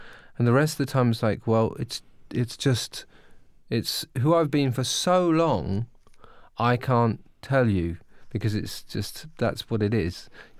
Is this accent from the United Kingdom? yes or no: yes; United Kingdom; I mean, I'm British, right?